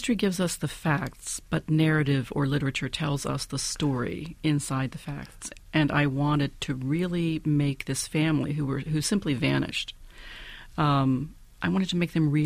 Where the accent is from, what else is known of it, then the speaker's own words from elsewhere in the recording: Buchanan, West Virginia, United States; Quiet Dell was a hamlet of about 100, maybe 4 miles from my hometown.